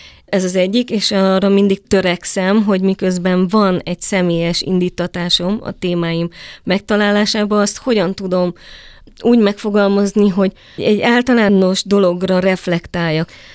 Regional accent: Transylvania, Romania; most hol vagyok otthon, tehát hogy falu, város, Magyarország, Románia, ha itt vagyok, erdélyi magyar vagyok, ha ott vagyok, magyarországi magyar vagyok, vagy román vagy

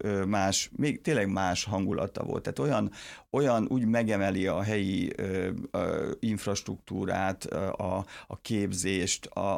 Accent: Miskolc, Borsod-Abaúj-Zemplén, Hungary; Hát én miskolci vagyok, nem debreceni

